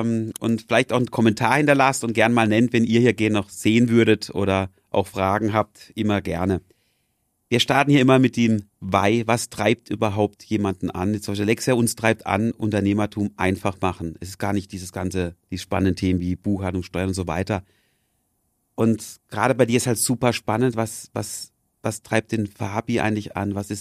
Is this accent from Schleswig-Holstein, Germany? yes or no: no; Freiburg, Baden-Württemberg, Germany; wir kommen beide aus Freiburg, sind beide auch unserer Heimat hier wirklich sehr verbunden.